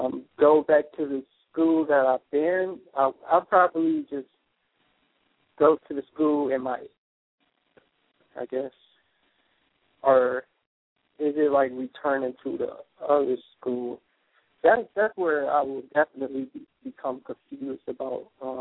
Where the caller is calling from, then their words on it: Detroit, Michigan, United States; Detroit, Michigan.